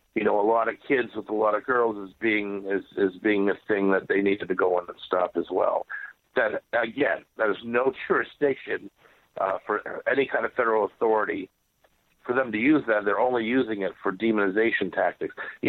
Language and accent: English; New England, United States; Like, I'm from New England.